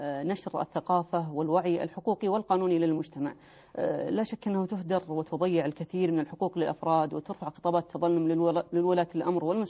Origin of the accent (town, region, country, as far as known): Saudi Arabia